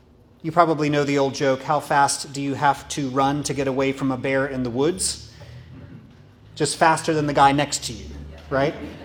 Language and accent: English; Tomball, Texas, United States; And, you know, growing up in Tomball, Texas, I might have heard something like this.